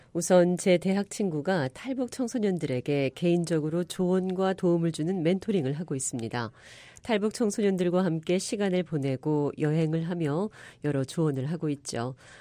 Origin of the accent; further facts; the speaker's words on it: South Korea; moved away as an adult; also born or lived in Philippines / United States; 저는 한국에서 태어나 자랐습니다. 그리고 미국 외교관인 남편과 결혼을 해서 필리핀에도 살았고 미국에도 살았습니다.